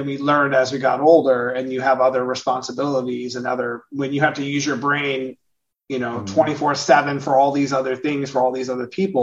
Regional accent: California, United States; Like, I'm also not a country person. I'm from California. We don't do this work, right?

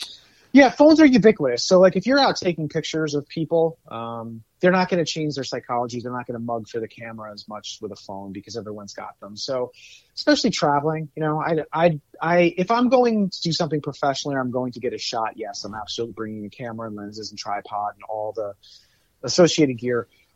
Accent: Troy, United States; I'm proud Trojan. So I grew up in Troy. Troy's my hometown. So I'll always have a special place in my heart for Troy.

